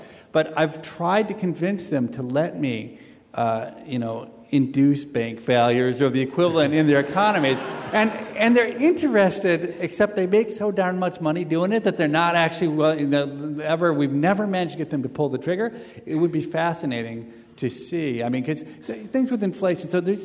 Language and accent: English; Chicago, Illinois, United States; Well, I'm from Chicago.